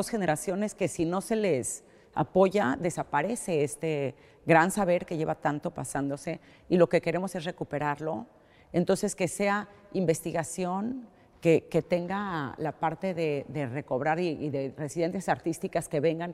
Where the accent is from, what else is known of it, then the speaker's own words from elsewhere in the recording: Mexico; accent: Mexican; yo soy mexicana, como bien se me nota en mi acento, pero vivíamos en Estados Unidos en ese momento